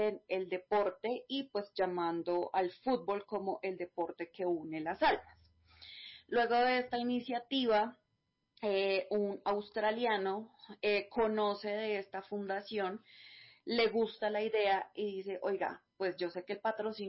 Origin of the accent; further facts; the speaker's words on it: Colombia; nosotros como colombianas fuimos como condecoradas